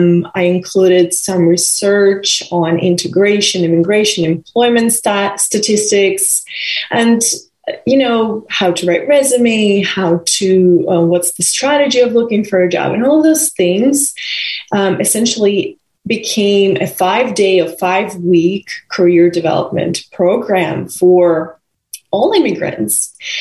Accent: Russia; English is a second language; also born or lived in Oregon / Florida; now in United States; I was born and raised in Russia. And about 10 years ago, I moved from Russia to the U.S. With limited English proficiency.

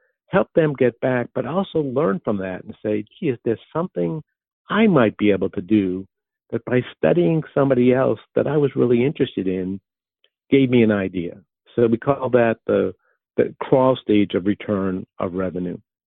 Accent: Boston, Massachusetts, United States; accent: Boston; so ROR is very difficult for me to pronounce with my Boston accent.

